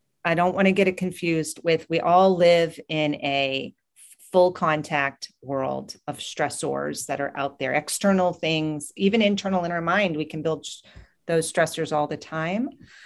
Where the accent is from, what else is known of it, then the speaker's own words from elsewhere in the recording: New Hampshire, United States; I'm from New England, and that's where my heart is up there in the Northeast.